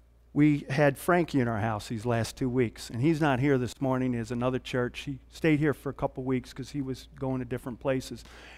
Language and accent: English; Midwest, United States; You know, I'm from the Midwest, man. We're into shoe polishing.